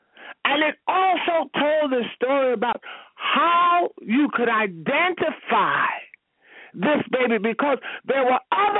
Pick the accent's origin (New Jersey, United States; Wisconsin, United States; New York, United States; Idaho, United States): New York, United States; born there; I was born in New York.